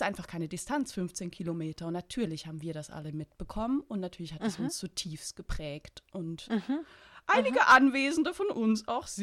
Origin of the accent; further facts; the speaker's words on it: Eastern Switzerland, Switzerland; Bei uns im Osten hat uns das natürlich sehr geprägt, Osten der Schweiz